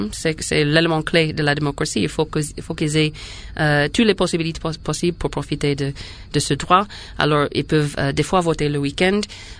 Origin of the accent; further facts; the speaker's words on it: United States; je suis américaine à l'étranger